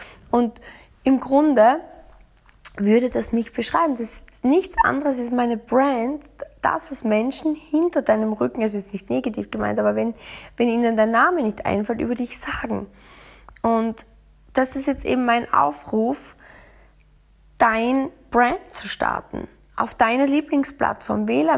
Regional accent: Austria; vielleicht mal zu allen heiligen Zeiten, wie wir bei uns in Österreich sagen, eine Story hochladen oder ein Urlaubspost oder Urlaubsfoto.

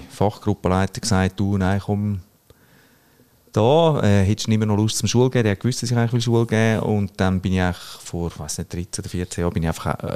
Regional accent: Zurich, Switzerland; ich als Zürcher wohne in der Ostschweiz.

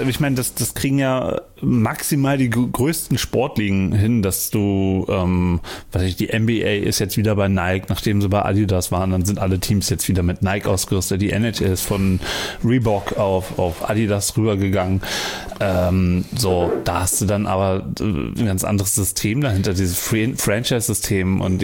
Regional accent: Berlin, Germany; Ich bin Berliner.

